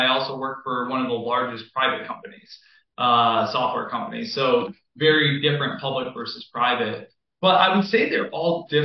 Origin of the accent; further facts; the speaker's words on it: Michigan, United States; But I was born and raised in Michigan. And when I graduated, I essentially said, like, I'm a free agent. I will move anywhere in the country, like a lot of people.